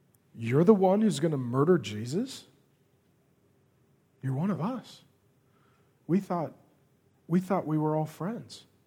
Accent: Ireland; I'm Irish. We have intimacy issues.

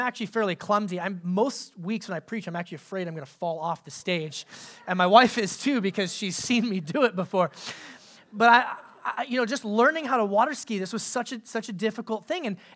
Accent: Alaska, United States; Now I will remind you that I grew up in Alaska, so water skiing meant in like July we would chip the ice off the lake

